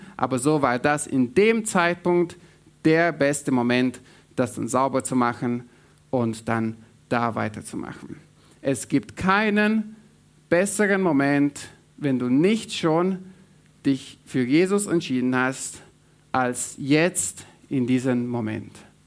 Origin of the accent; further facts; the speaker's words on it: Romania; Ich bin aufgewachsen im Ausland, in Rumänien. Und ihr hört vielleicht, ich habe so einen gewissen Akzent. Und das hatte ich auch dort, weil meine Familie ist, mein Vater ist deutschstämmig und meine Mama Schweizerin. Also ich war auch dort Ausländer